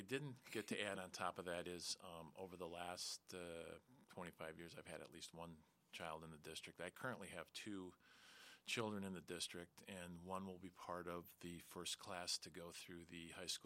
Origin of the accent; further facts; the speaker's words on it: Racine, Wisconsin, United States; I was born and raised in Racine, and I am also a graduate of Racine Unified School District.